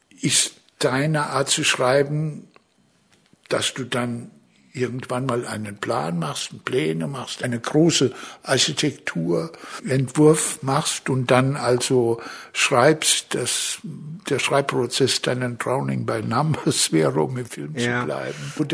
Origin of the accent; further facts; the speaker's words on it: Rhineland-Palatinate, Germany; Als Pfälzer bin ich Anti-Preuße.